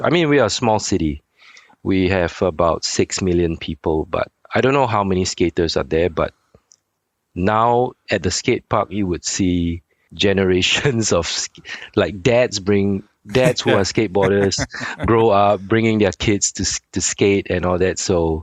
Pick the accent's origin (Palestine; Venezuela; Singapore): Singapore; I was born and raised in Singapore.